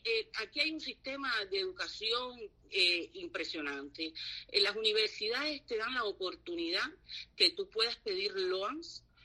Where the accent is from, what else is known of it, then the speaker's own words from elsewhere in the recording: Cuba; moved away; also born or lived in Spain; yo me fui para España, yo viví muchos años en España y en el 2005 vine para acá con mi hija. Y bueno, nada, como toda cubana